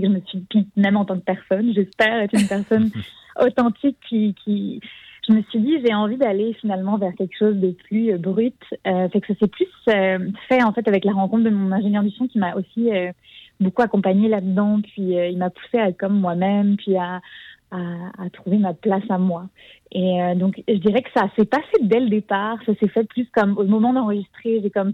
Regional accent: Lyon, Auvergne-Rhône-Alpes, France; moi, je viens de Lyon, en France, la ville de Lyon, puis elle aussi.

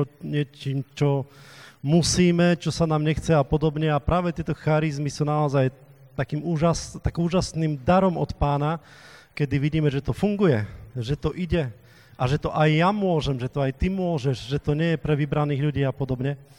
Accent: eastern Slovakia, Slovakia; Pre mnohých z vás som možno novou tvárou, lebo som z východu.

